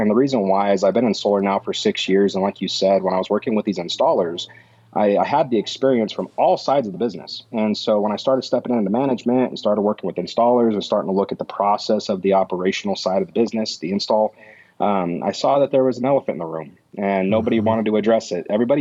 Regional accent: Pueblo, Colorado, United States; I mean, I like to bring up that I was born and raised in Pueblo, West Colorado. Pueblo kind of gets a bad rap here in the Colorado state.

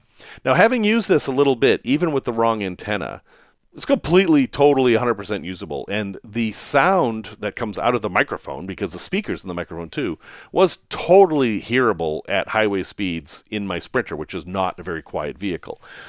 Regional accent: Salem, Massachusetts, United States; So growing up in Salem, Massachusetts, which was kind of a fantasy place to grow up

